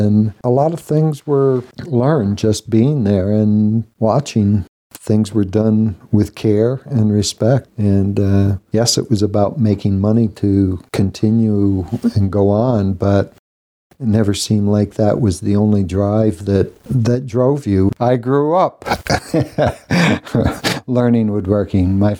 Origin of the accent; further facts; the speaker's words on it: New York, United States; I grew up in Western New York State.